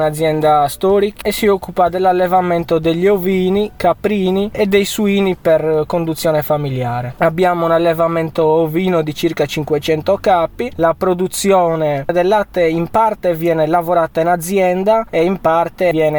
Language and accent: Italian; Escalaplano, Sardinia, Italy; vengo da Scalaplano, ho 21 anni